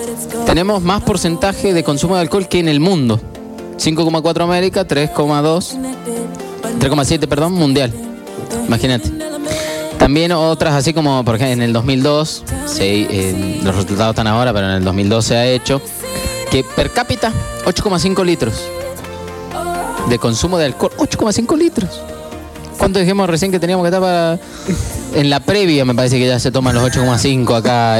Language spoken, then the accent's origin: Spanish; Patagonia, Argentina; yo que soy oriundo de la Patagonia, vine acá